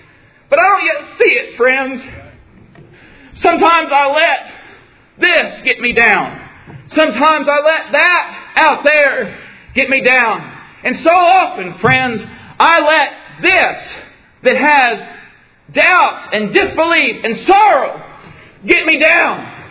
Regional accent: California, United States; also born or lived in Mississippi; I remember some 21 years ago when we moved to Mississippi. We moved there from California.

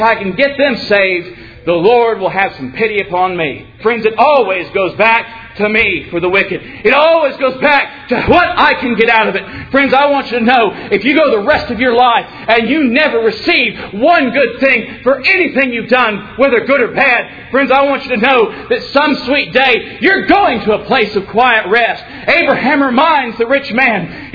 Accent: Georgia, United States; Well, I left him in New York City, and I came on back home to Georgia.

